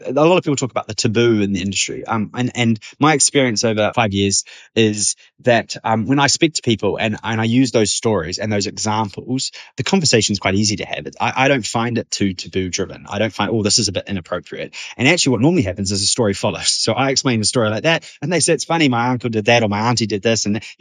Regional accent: New Zealand; now in England, United Kingdom; I'm a New Zealander living in England. So I would say my funeral is something that reminds me the most of home

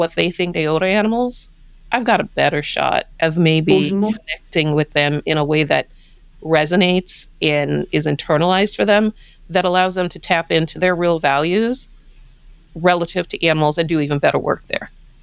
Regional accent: Trinidad & Tobago; some people heard that I was originally from Trinidad, they started to tell me things

